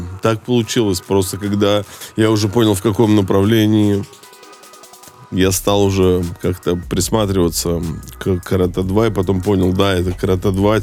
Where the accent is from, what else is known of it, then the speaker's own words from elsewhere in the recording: Saint Petersburg, Russia; now in Moscow, Russia; Я в Москве живу 15 лет, и когда меня спрашивают, ну, бывает, спрашивают, а ты откуда? Я всегда говорю, я из Питера, я петербуржец.